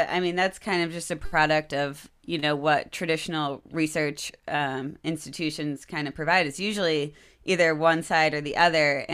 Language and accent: English; Maine, United States; When I was young, growing up in Maine, I would grab plants and fungi and extract them